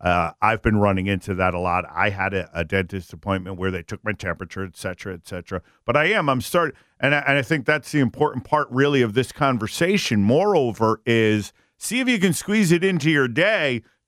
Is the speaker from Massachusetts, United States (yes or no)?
no; New Haven, Connecticut, United States; I'm born and raised in Morris Cove, which is hop, skip, and a jump from Fairhaven.